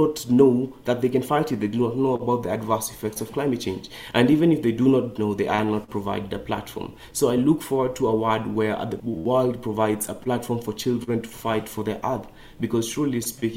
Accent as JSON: {"language": "English", "country": "Kenya", "second_language": "English", "said": "I am 17 years old. I come from Kenya"}